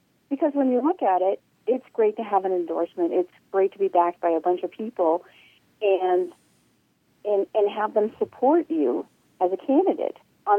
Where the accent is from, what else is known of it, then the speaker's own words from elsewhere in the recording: Alaska, United States; But it used to be we were proud to be Alaskans. We were proud to say, I'm from Alaska